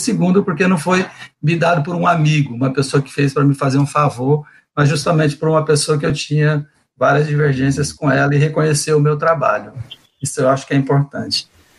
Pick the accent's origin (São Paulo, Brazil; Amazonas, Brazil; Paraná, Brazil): São Paulo, Brazil; now in Fortaleza, Brazil; Eu sou paulista do interior, apesar de ter estudado na capital, em São Paulo, mas eu moro aqui em Fortaleza há 40 anos, minha vida é aqui.